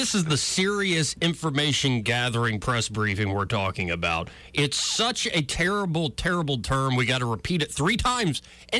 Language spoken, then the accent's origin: English; Alabama, United States; I'm like, "Yeah, I'm from Alabama."